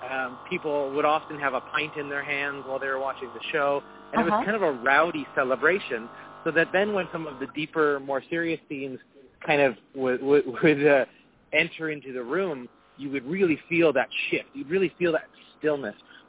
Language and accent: English; Canada; here in North America, I'm a Canadian